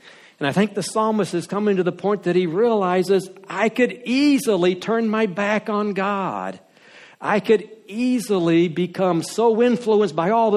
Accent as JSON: {"language": "English", "country": "United States", "tie": "born or raised there", "said": "In my hometown in America"}